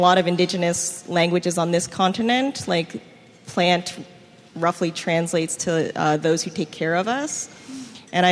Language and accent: English; Long Island, New York, United States; From Long Island.